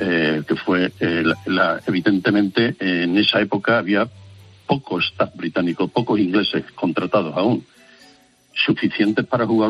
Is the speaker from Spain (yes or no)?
yes; Minas de Río Tinto, Andalusia, Spain; en mi pueblo, en Minas de Río Tinto